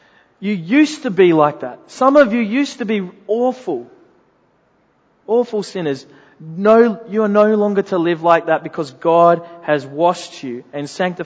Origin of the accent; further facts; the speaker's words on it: West Pymble, New South Wales, Australia; Certainly was where I grew up in West Pimble.